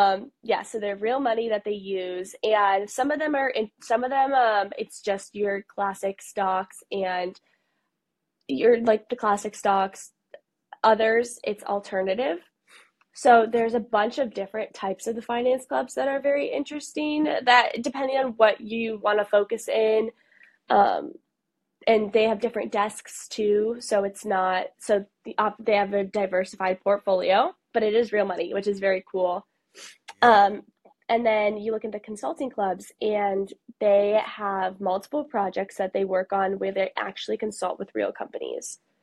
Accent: Ann Arbor, Michigan, United States; So I'm from Ann Arbor. So Michigan here, everyone's obsessed with Michigan. And I wanted to like totally leave the state, get out of here, go to New York.

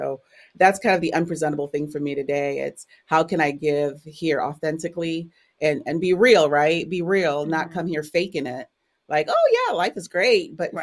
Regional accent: St. Lucia; I come from the West Indies. I was raised in St. Lucia in the country. So I'm a country girl

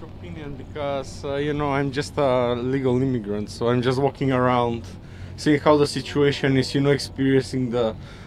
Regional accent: North Macedonia; now in United States; I'm from Macedonia.

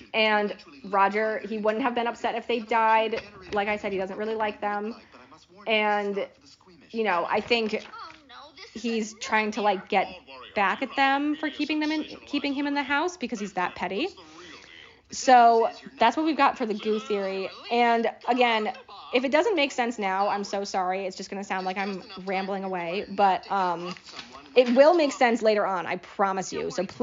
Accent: Connecticut, United States; from Connecticut.

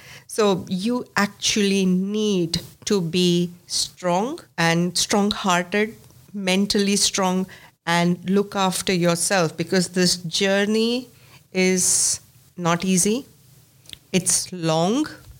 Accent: India; now in Australia; you know, I'm a migrant. I moved to Australia from India.

